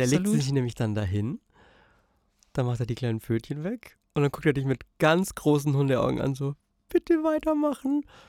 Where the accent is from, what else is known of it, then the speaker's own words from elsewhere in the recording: Bavaria, Germany; ich komme ja aus dem Allgäu, da ist immer dieses fragt.